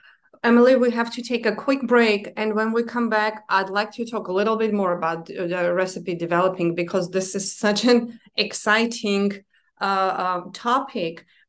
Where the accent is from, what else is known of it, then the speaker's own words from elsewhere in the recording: Armenia; now in United States; For me, like growing up in Armenia